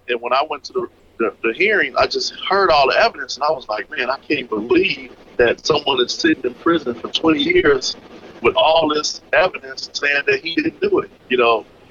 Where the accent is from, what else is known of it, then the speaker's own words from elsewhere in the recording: Edna, United States; And once I got into it and I started talking to people from that same neighborhood, we grew up in Edna, I just started reaching out to people